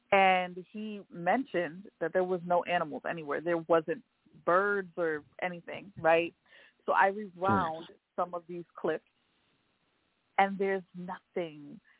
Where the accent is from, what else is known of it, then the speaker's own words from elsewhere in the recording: New York, United States; We're from New York, right? So when we think subway, we think of everybody everywhere huddled up together